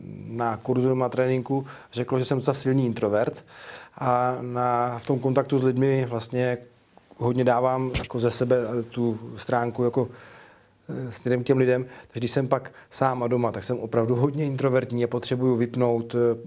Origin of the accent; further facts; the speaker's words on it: Prague, Czechia; moved away as an adult; Úplně, já jsem původně Pražák. Jsem odešel z Prahy a odešel jsem žít na Hrad Točník.